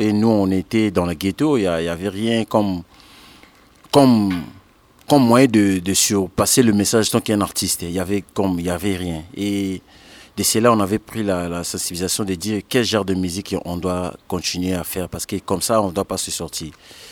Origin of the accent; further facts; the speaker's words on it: Kinshasa, DR Congo; On vient de Kinshasa, Congo. Et on est 6.